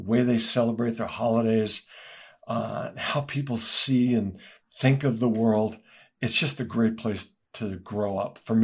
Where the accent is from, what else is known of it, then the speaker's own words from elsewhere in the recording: Brooklyn, New York, United States; We're both originally from New York. I'm from Brooklyn and Queens and she's from Long Island. And when you grow up there and you leave there, you realize how important it was to grow up there.